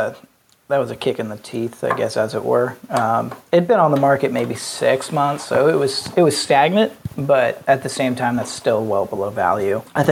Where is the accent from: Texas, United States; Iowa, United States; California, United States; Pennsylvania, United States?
Pennsylvania, United States; Hanover; Specifically, Snyder's Pretzels is in my hometown. So I'm in Hanover, Pennsylvania, but I work York and Adams County